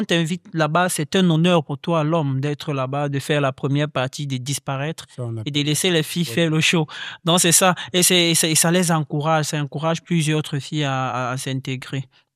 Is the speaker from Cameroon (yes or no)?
yes; Cameroon; Chez moi, au Cameroun, par exemple